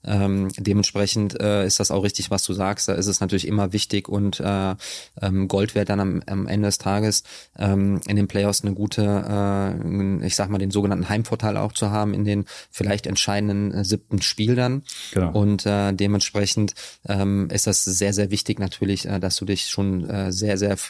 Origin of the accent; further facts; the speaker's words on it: Düsseldorf, North Rhine-Westphalia, Germany; Wir haben unser Haus in Düsseldorf, wie gesagt, ich bin Düsseldorfer